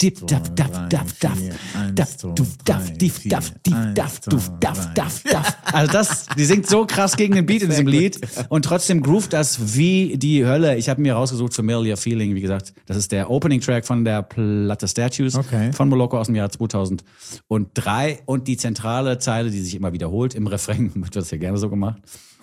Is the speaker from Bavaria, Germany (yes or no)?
yes; Bavaria, Germany; Für mich als Bayer ist es schwierig.